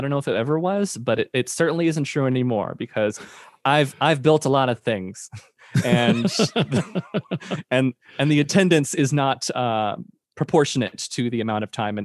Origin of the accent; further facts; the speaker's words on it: Oklahoma, United States; I moved here in 2004 from Oklahoma.